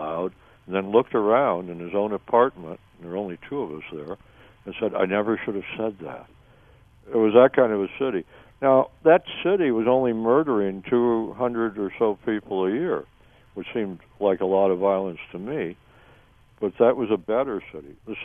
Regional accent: United States; I'm an American.

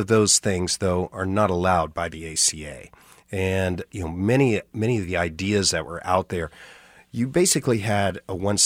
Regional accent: Hays, Kansas, United States; I grew up in Hayes.

